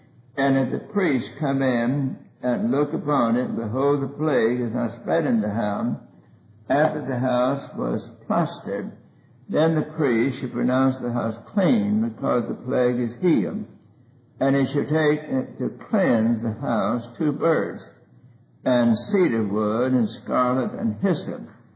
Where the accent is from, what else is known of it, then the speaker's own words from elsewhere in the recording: Arkansas, United States; born there; When I was born on Pigeon Mountain in North Arkansas, we were scared to death of pneumonia.